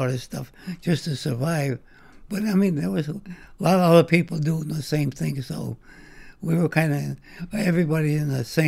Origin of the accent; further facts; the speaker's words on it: Waterbury, Connecticut, United States; born there; That's right. I was born in Waterbury.